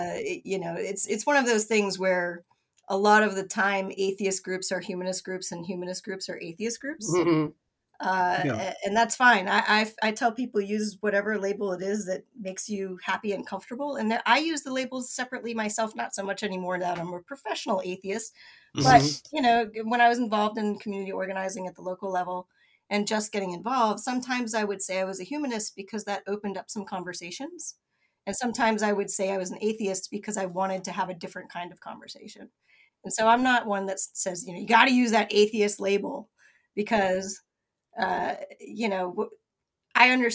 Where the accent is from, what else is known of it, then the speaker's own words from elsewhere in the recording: Amherst, Massachusetts, United States; I grew up in Amherst, Massachusetts, which is super uber liberal, and even the churches there are very liberal.